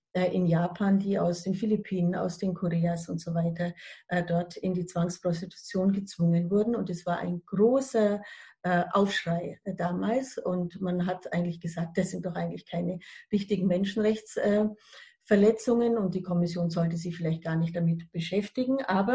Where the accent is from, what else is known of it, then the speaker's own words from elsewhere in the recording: Bavaria, Germany; Und ich bin eigentlich aus der Provinz, aus dem Allgäu